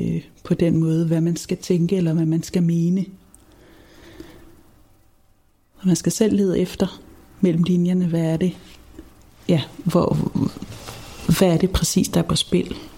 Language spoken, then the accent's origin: Danish; Rold Skov, North Denmark Region, Denmark; Jeg er vokset op i Rold Skov i Nordjylland.